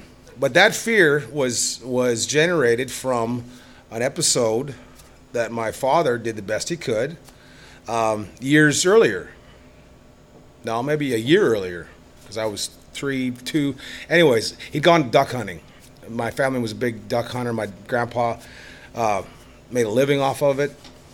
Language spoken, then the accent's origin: English; Manitoba, Canada; born there; being a Canadian, born in Manitoba, flatlander, drinking beer.